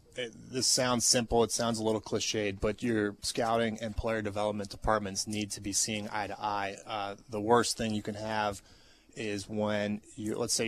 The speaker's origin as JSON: {"language": "English", "region": "Virginia", "country": "United States", "tie": "born or raised there", "said": "Number one is I happen to be from this region. I grew up in Northern Virginia. Have a ton of family here and know this city really well."}